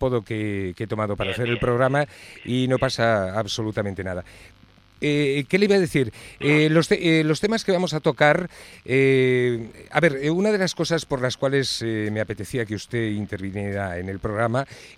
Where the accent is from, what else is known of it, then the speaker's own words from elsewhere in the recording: Asturias, Spain; now in Catalonia, Spain; yo soy asturiano, pero, bueno, pero vivo en Cataluña y sí, claro que le entiendo.